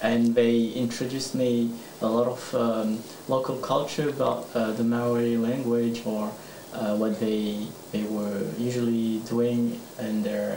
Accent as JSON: {"language": "English", "country": "New Caledonia", "second_language": "English", "lives_now": "Australia", "said": "from New Caledonia. I'm here with a working holiday visa for about a year, and I just arrived a month ago in Gold Coast and Queensland"}